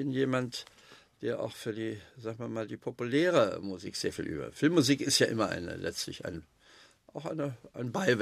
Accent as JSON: {"language": "German", "region": "West Germany", "country": "Germany", "said": "und dann war ich plötzlich auf der Ostseite als Westdeutscher"}